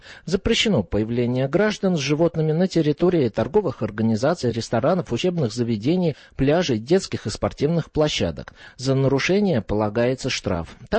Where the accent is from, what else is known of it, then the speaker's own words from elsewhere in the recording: Saransk, Mordovia, Russia; Я родился и вырос в Саранске, живу здесь уже 5 десяток лет